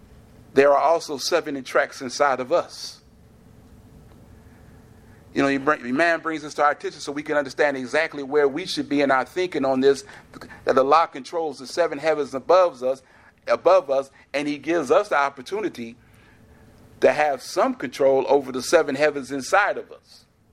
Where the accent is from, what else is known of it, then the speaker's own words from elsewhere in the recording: Chicago, Illinois, United States; when I grew up in Chicago, all the high-rise buildings in Chicago, the maintenance man lived in the building.